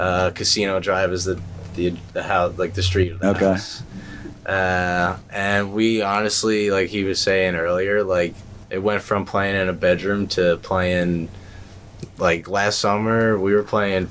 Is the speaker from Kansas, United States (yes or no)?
no; New Jersey, United States; Growing up on the Jersey Shore and stuff, you know.